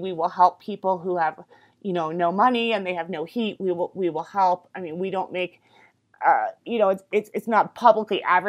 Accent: New Jersey, United States; also born or lived in New York City; now in Colorado, United States; I am from New Jersey originally and lived in New York City for many years prior to moving to Colorado. So I still speak rather fast.

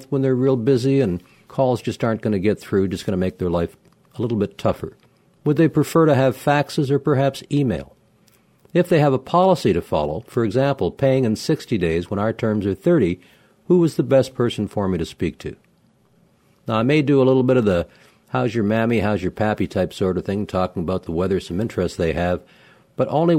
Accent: Toronto, Ontario, Canada; First snowstorm in my hometown of Toronto comes about November sometime.

